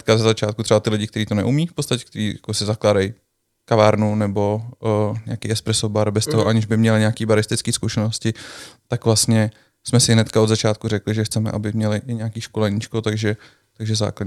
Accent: České Budějovice, South Bohemian Region, Czechia; tím, jak jsme z Budějovic a vlastně hodně našich odběratelů je třeba v Praze

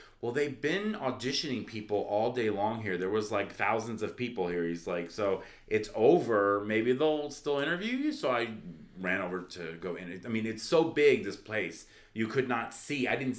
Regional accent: New Jersey, United States; which I'm from Jersey.

